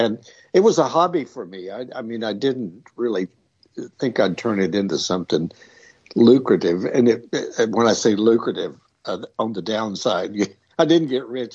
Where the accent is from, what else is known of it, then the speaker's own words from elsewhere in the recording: North Carolina, United States; Well, I mean, the background as far as where I grew up and was in North Carolina in a very small town.